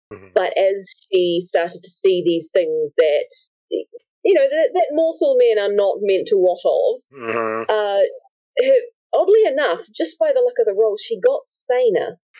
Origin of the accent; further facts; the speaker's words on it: New Zealand; So I'm from Aotearoa, New Zealand.